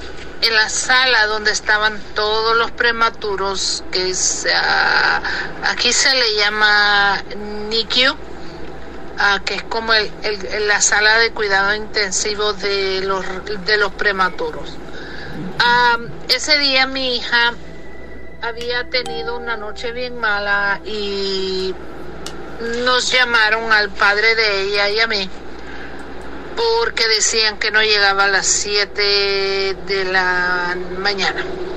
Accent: Honduras; now in Miami, United States; Y soy de Honduras, viviendo en Estados Unidos.

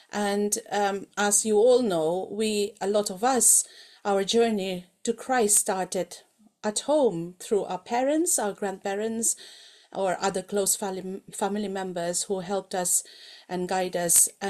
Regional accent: Mizoram, India; English is a second language; now in Wales, United Kingdom; I'm originally from Mizoram, from the northeast part of India, and I've been working here in Wales since 2011 with the Presbyterian Church of Wales.

